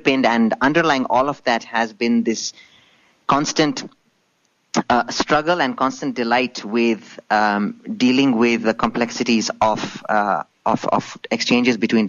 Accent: Botswana; also born or lived in Zambia / United States; So I'm the son of Indian immigrants who moved to Africa several decades ago. And I was born in Zambia and raised in Botswana, which is just next door to South Africa. And after high school in Botswana, I went for my tertiary training in the States, and I lived there for 14 years.

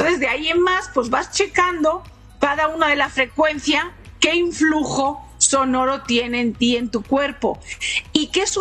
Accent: Barcelona, Catalonia, Spain; also born or lived in Valencia; Yo nací en Valencia, España, y desde muy chiquita me fui a vivir a Barcelona.

